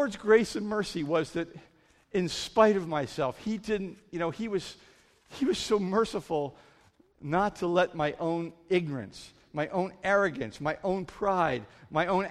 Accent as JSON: {"language": "English", "region": "Pennsylvania", "country": "United States", "tie": "born or raised there", "also_born_or_lived": "Maryland", "said": "I grew up in Amish country in central Pennsylvania. We moved from southern Maryland, and we were surrounded by horses and buggies."}